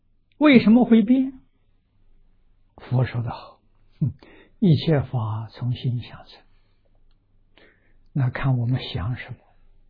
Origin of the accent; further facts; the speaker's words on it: China; 那我们中国人叫造孽